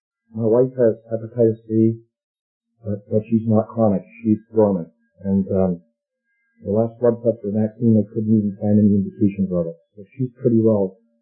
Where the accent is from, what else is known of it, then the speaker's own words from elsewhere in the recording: Charlottetown, Prince Edward Island, Canada; I'm from Charlottetown, which is the biggest.